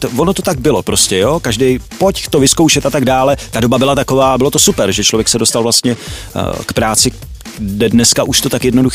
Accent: Hradec Králové Region, Czechia; jak jsem z Krkonoš, tak mě vždycky potěší, když je někdo z východních Čech

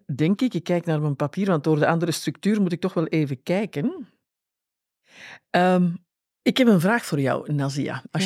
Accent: Schoten, Antwerp, Belgium; want ik kom uit Schoten.

